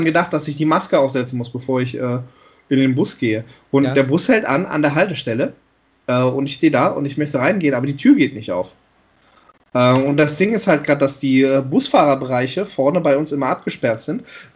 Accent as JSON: {"language": "German", "town": "Düsseldorf", "region": "North Rhine-Westphalia", "country": "Germany", "said": "Ich sehe mich immer noch als Düsseldorfer, obwohl ich da jetzt seit 5 Jahren nicht mehr wohne."}